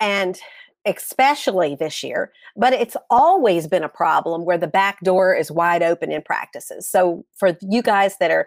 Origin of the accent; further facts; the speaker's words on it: the South, United States; You know, I'm from the South, and we enjoy cooking and entertaining, right?